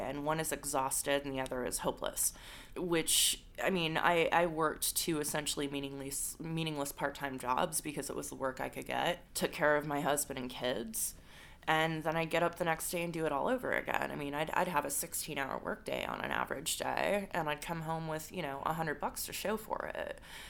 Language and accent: English; Utah, United States; I'm from Utah originally, so I'm a mountain girl. So I was a night cook in a tiny town in Utah